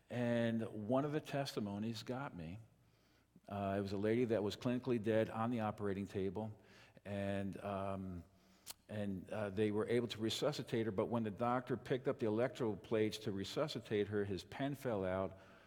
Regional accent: New York, United States; I'm originally from New York. My wife is from Texas, and we met in Florida at Bible college.

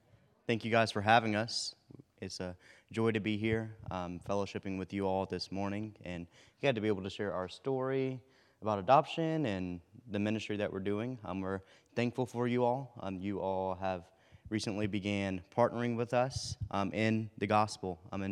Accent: Mississippi, United States; I'm 24 years old. I grew up in Mississippi. I'm in a really small town, even smaller than this, about 100 people.

